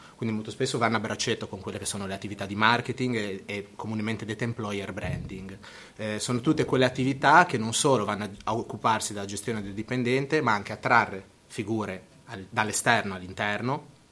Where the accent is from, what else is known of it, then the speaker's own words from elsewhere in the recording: Casella, Liguria, Italy; io stesso, e lo dico sempre come aneddoto, sono di Casella